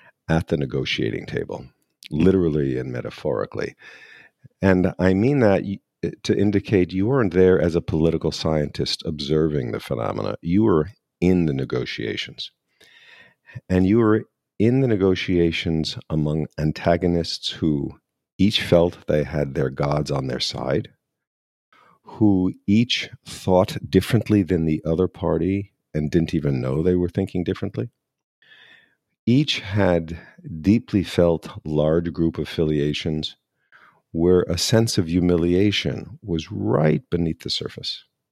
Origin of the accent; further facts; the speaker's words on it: Northern Ireland, United Kingdom; the communal conflict where I was growing up in Northern Ireland